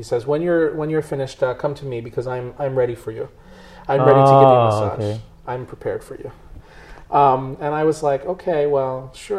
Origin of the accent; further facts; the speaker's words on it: United States; Now, the place that I go in Amman, Jordan, I've been several times, and they know me there because I'm an American guy.